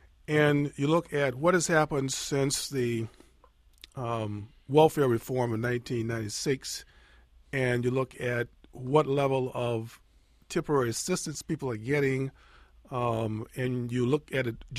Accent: the South, United States; I'm from the South, so I'm not a critic of the South.

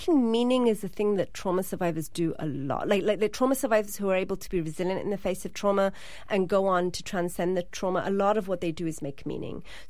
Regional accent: England, United Kingdom; I was kind of disconnected from it because I grew up in England.

